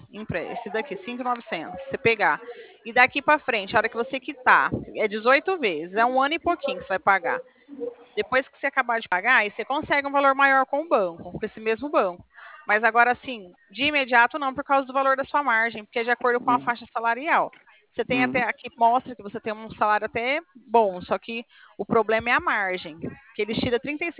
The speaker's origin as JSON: {"language": "Portuguese", "town": "Bebedouro", "region": "São Paulo", "country": "Brazil", "said": "A gente é de Bebedouro."}